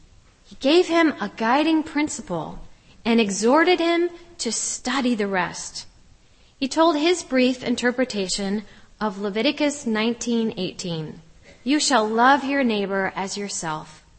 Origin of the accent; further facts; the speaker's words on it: California, United States; But when my brother and sister and I were growing up in California in the 1970s, there were all kinds of teachers' strikes.